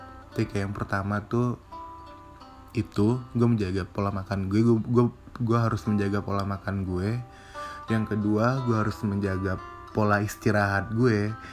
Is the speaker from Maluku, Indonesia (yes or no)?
no; Pekanbaru, Riau, Indonesia; master plan rumah gue di Pekanbaru, kampung halaman gue tuh